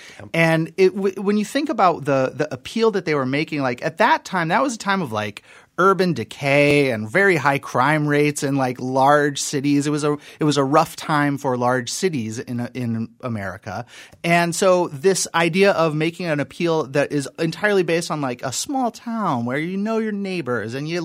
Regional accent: Illinois, United States; now in Wausau, United States; I grew up in Central Illinois

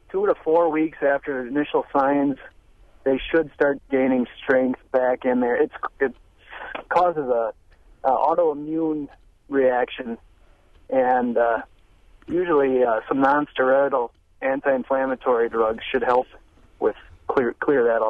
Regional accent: Waupun, Wisconsin, United States; I'm a veterinarian from Waupun.

